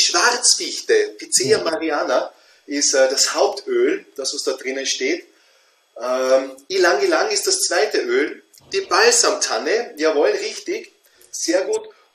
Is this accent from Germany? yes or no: no; Austria; mein Dialekt aus Österreich mit dem Englisch, das ist eine eigene Kombination.